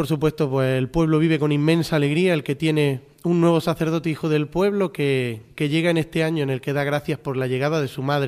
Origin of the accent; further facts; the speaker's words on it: Maracena, Andalusia, Spain; Y ciertamente, al igual que decía David, para mi pueblo de Maracena ha sido una bendición.